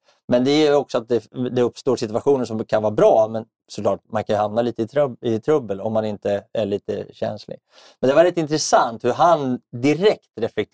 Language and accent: Swedish; Sweden; det kanske beror på att jag är svensk.